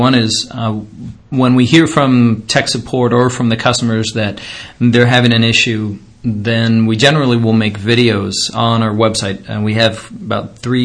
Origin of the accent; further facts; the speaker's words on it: California, United States; now in Michigan, United States; Originally from California. I grew up out in the Bay Area, came out here for business school at the University of Michigan